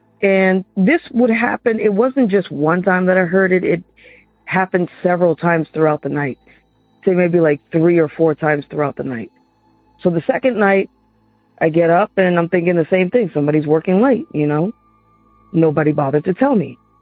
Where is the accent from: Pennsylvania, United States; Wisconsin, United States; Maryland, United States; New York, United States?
Maryland, United States; Silver Spring; I'm from Maryland, Silver Spring area.